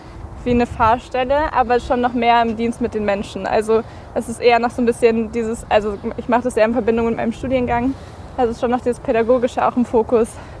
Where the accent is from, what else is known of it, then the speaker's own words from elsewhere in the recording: Recklinghausen, North Rhine-Westphalia, Germany; ich komme aus Recklinghausen. Ich bin 20 Jahre alt.